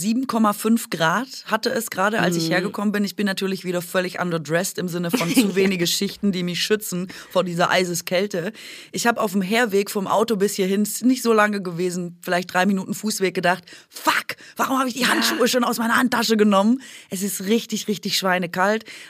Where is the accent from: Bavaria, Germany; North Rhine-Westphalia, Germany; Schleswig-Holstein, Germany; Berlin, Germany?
Berlin, Germany; vor allem als Berlinerin.